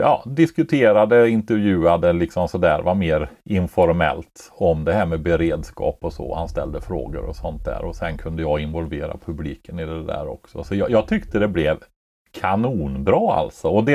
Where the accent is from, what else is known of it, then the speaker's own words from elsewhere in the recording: Sunne, Värmland, Sweden; Nej, men de ordnade i min hemkommun här, Sunne.